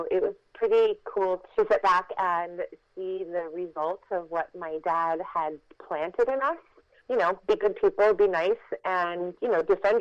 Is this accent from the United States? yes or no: yes; Midwest, United States; also born or lived in Los Angeles; They made us try to forget that we were living in Los Angeles, you know, because yeah. we're both from the Midwest.